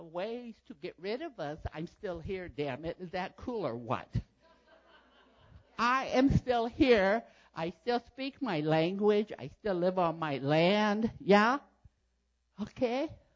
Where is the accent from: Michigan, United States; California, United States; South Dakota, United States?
South Dakota, United States; So growing up on the Pine Ridge as a little girl, of course, there was no Walmart.